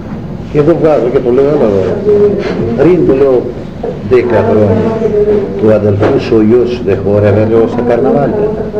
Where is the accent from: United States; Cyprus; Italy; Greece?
Greece; born there; γεννήθηκα εδώ, στην Ελλάδα, πατρίδα μου εδώ.